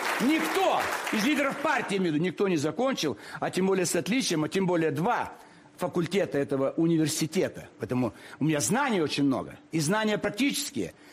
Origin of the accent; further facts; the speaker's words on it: Moscow, Russia; А я, молодой лейтенант из Москвы